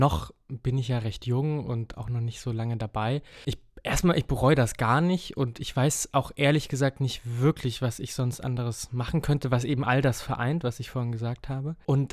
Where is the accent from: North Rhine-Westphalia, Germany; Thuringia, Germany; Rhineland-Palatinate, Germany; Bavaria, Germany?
Thuringia, Germany; Erfurt; ich bin in Erfurt groß geworden